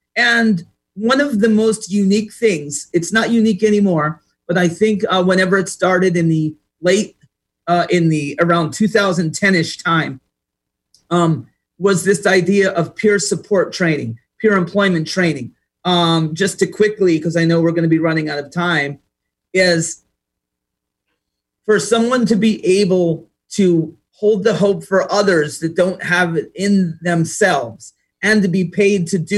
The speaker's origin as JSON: {"language": "English", "region": "East Coast", "country": "United States", "said": "I'm a little bit brash and I'm from the East Coast."}